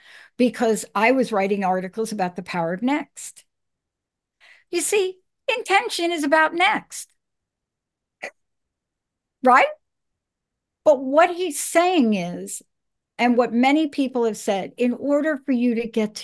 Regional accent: Bronx, New York, United States; I'm a girl from New York. I'm a kid that grew up on the streets in New York, in the Bronx.

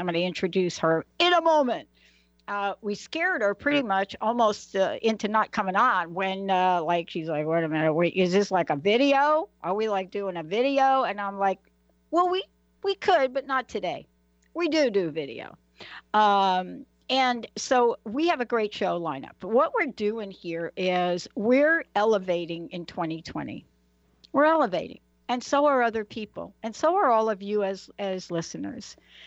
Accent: Bronx, New York, United States; You know, look, I'm a girl from the Bronx.

